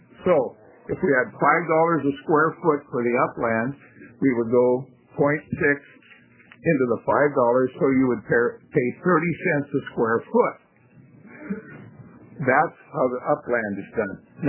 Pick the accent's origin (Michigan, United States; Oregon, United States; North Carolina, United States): Oregon, United States; Astoria; I'm from Astoria.